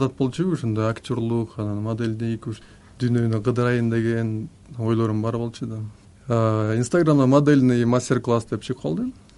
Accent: Belovodskoye, Chuy Region, Kyrgyzstan; moved away as an adult; also born or lived in Chong-Too, Batken; now in Russia; Мен өзү Баткен шаарында Чоң Тоо деген айылда төрөлгөм. Анан 2006-жылы могу Беловский деген айылга көчүп келип, анан ошол жерде окуп, орус тилин үйрөнүп 20 жашка чыкканда анан Москвага сапар тарттым.

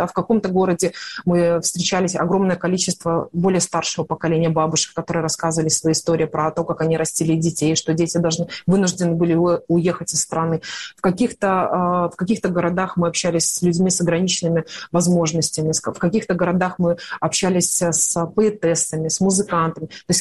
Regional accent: Belarus; moved away; я вынуждена уехала из Беларуси.

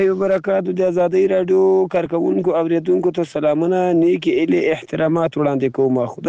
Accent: Zabul, Afghanistan; now in Iran; د زابل ولایت خاکیابوان دی ولسوالۍ د اجنیم د کلی اوسیدونکی یم.

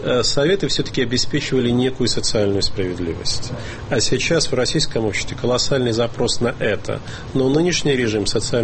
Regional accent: Ukraine; moved away; я поскольку сам родом с Украины и там вырос, я с самого начала не считал эту идею очень продуктивной.

